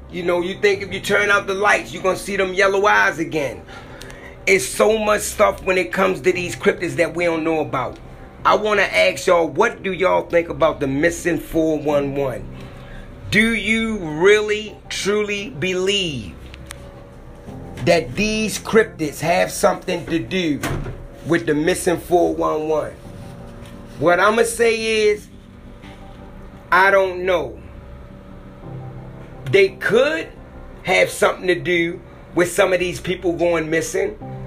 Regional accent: Maryland, United States; it happened in my hometown. It happened in Maryland.

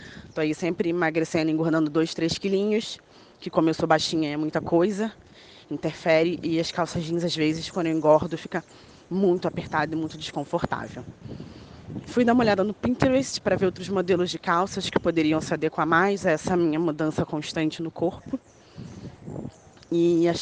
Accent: Rio de Janeiro, Brazil; Eu tenho 33 anos, sou do Rio de Janeiro.

